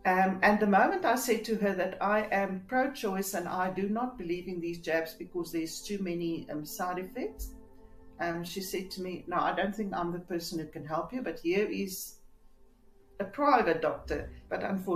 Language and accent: English; Roodepoort, Gauteng, South Africa; I'm a lawyer from Roodepoort.